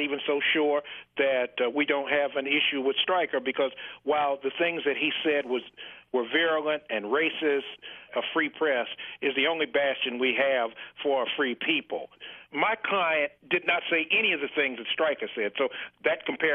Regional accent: United States; I mean, I'm an American. I believe in free press, freedom of speech.

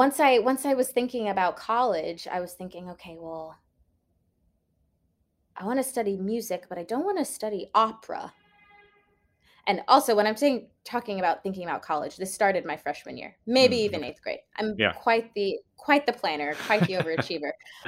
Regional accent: Washington, District of Columbia, United States; I grew up in Washington, D.C.

